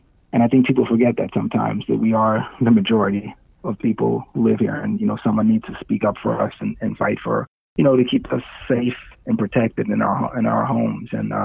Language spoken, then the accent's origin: English; New York City, New York, United States; I was born originally in the Clinton Hill area of the district. I lived there for a few years, and then we moved to Crown Heights, and that's where I still live today.